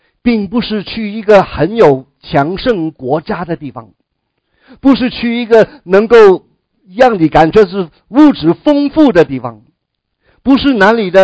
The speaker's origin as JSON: {"language": "Chinese", "country": "Hong Kong", "said": "我是香港来的"}